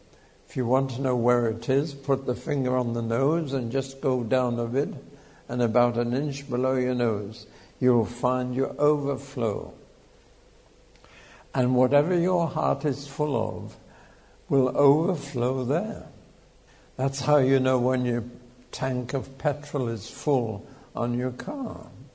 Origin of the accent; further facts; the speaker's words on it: United Kingdom; We are so British that we don't like the thought of speaking what we don't know we're saying.